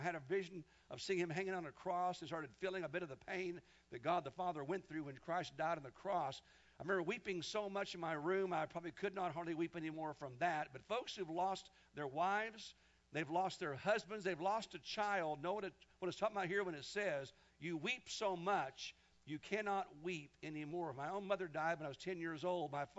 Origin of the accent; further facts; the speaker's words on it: Kansas, United States; In the church I was raised in Kansas, this young lady in her teens, about 17 years old now, she'd gone through a very, very rough life.